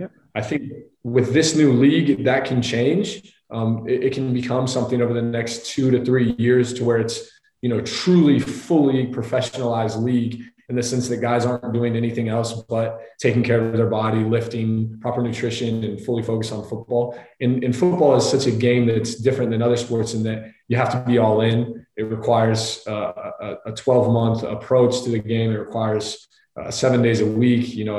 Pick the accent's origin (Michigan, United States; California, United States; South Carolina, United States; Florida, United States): Florida, United States; And I grew up in Florida